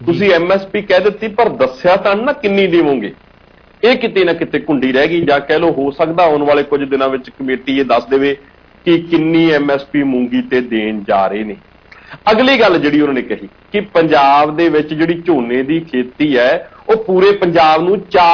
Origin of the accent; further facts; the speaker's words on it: Bathinda, Punjab, India; ਤੇ ਮੈਂ ਜੇਕਰ ਆਪਣੀ ਗੱਲ ਕਰਾਂ ਤਾਂ ਮੈਂ ਬਠਿੰਡੇ ਤੋਂ ਆ